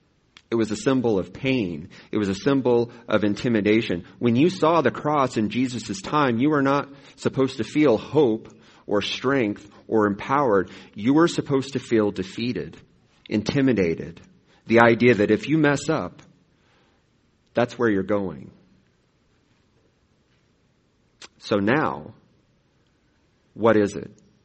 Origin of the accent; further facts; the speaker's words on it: Midwest, United States; Imagine, now remember, I'm a Midwesterner. I'm still getting to know your practices.